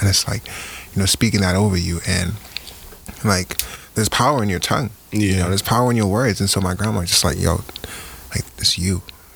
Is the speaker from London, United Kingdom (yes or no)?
yes; London, United Kingdom; my experience growing up in London, it was amazing.